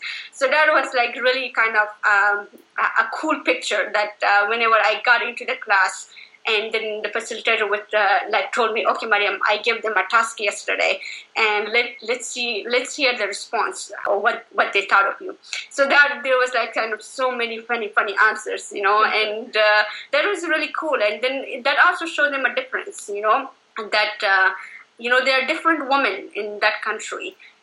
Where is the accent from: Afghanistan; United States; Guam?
Afghanistan; English is a second language; now in Canada; And where I was recent from the Afghanistan, you know, it's like I came in 2011.